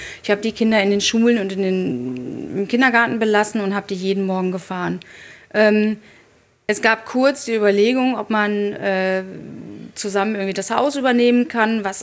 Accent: Dortmund, North Rhine-Westphalia, Germany; Und ich bin in Dortmund aufgewachsen, ich bin wenig weg gewesen

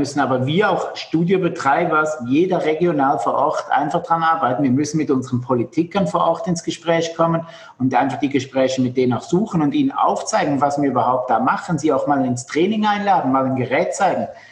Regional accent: Switzerland; moved away as an adult; now in Germany; Ja, also ich bin eigentlich ursprünglich Schweizer, komme aus der Schweiz, bin gelernter Physiotherapeut.

